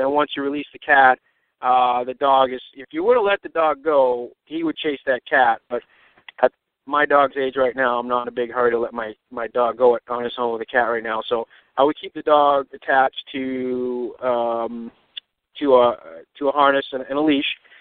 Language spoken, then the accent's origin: English; Boston, Massachusetts, United States; Now, I'm coming from Boston. We don't really see cats around.